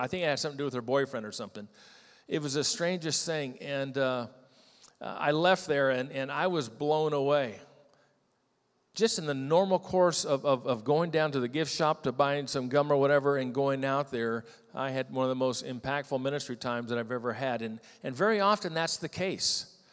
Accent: California, United States; These are the grapes in the area that I grew up in the San Joaquin Valley of California. Yeah, you might recognize those. I grew up in grape country there.

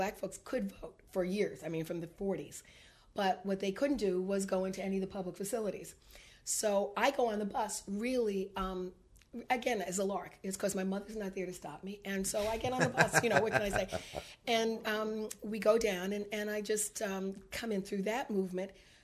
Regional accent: Tarrytown, New York, United States; I'm originally from Tarrytown, New York, which is about 45 miles north of the city.

